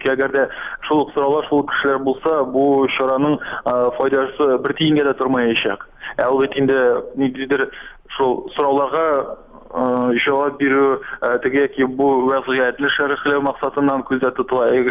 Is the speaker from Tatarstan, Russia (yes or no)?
yes; Naberezhnye Chelny, Tatarstan, Russia; Мин үзем Чаллыдан булгач